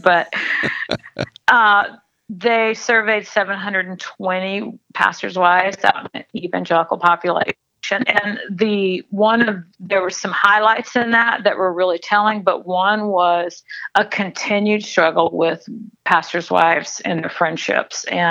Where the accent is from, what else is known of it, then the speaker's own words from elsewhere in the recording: Missouri, United States; Well, I grew up in Missouri.